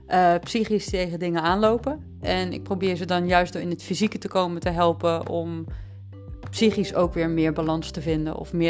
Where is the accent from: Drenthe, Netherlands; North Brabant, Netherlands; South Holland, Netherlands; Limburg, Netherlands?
Limburg, Netherlands; Neer; Ik ben geboren in de plaats Neer. En dat ligt tussen Venlo en Roermond in.